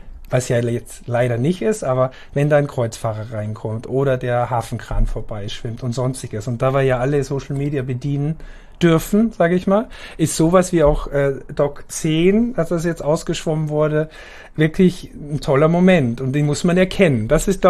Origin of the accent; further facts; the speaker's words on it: Austria; now in Hamburg, Germany; ich bin ja Österreicher